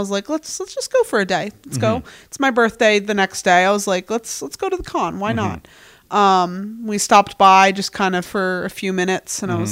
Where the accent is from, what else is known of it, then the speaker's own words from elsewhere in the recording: Harrisburg, Pennsylvania, United States; And I'm like, I say I'm from Harrisburg